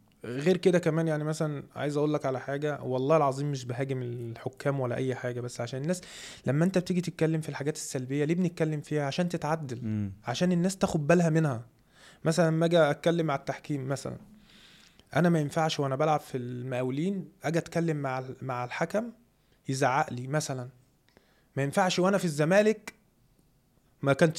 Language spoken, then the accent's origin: Arabic; Monufia Governorate, Egypt; انا من اصلا من المنوفيه.